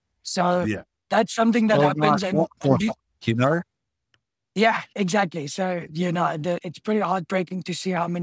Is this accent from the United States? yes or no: no; South Africa; I'm another South African yachtie.